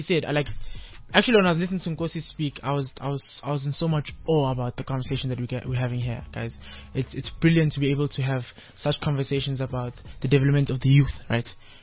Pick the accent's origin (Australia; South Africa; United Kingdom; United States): South Africa; Kempton Park, Gauteng; I'm from Nokam Park, right? In the Kempton Park, yeah. I'm 21 years of age.